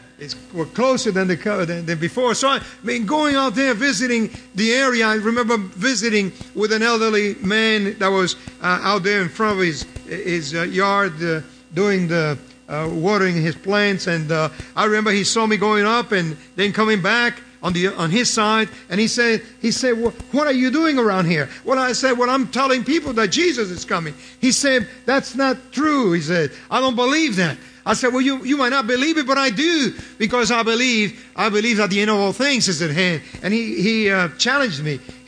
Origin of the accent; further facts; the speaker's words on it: New York, United States; we grew up in Greater New York